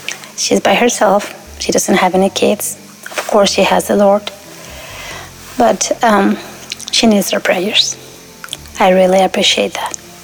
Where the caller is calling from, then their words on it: Texas, United States; I am calling from Texas. This is my first time calling